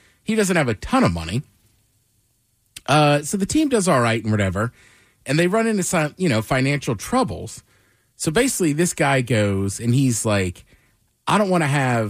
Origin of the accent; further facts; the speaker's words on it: United States; as an American, I just remember the Expos kind of the same thing